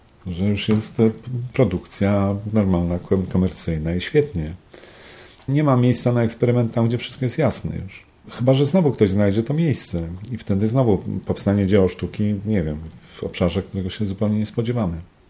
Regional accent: Bydgoszcz, Kuyavian-Pomeranian Voivodeship, Poland; Wychowałem się w Bydgoszczy. Wakacje spędzałem w Toruniu, w rodzinie babci. I tam się musiałem bić o Bydgoszcz, później wracałem do Bydgoszczy, tam się musiałem bić o Toruń.

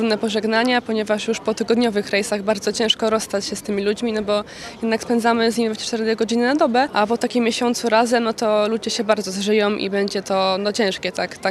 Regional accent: Warmian-Masurian Voivodeship, Poland; Jestem z Mazur

